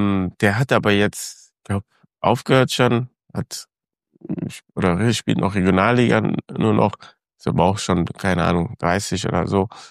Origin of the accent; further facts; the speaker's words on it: Cologne, North Rhine-Westphalia, Germany; ob du dann Nein sagst bei einem Verein, wo du groß geworden bist in Köln.